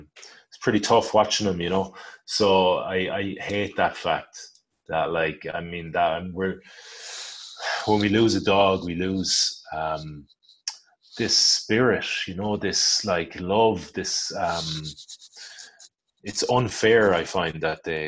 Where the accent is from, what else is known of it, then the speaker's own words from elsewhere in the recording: Galway, Connacht, Ireland; So we're both from Galway on the west coast of Ireland. So we want to row into our hometown.